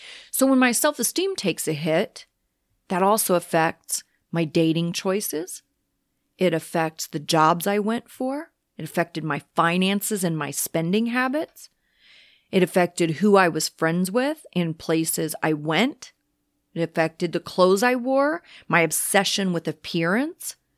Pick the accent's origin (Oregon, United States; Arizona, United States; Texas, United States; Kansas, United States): Kansas, United States; because I'm from Kansas that is totally flat. There are no canyons to hike.